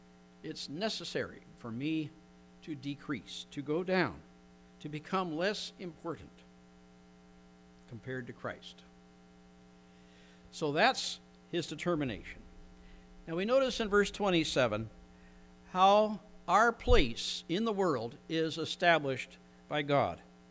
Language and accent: English; United States; born there; how fortunate I am to have been born as an American citizen